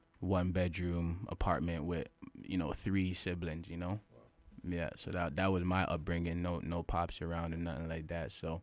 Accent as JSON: {"language": "English", "town": "Toronto", "region": "Ontario", "country": "Canada", "tie": "born or raised there", "said": "It's in the west end of Toronto. And I mean, south side of Jane Street, that's where I'm from, you know. It's one of the most, like, you know, impoverished parts of Toronto. I mean, it's all metro housing"}